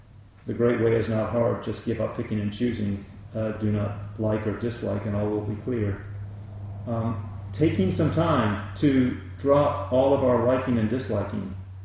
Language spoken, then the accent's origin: English; the South, United States; I grew up in the South. It's not like that.